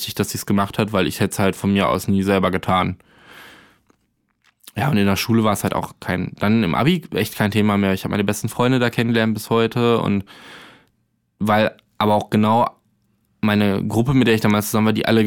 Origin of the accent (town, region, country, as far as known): Arnsberg, North Rhine-Westphalia, Germany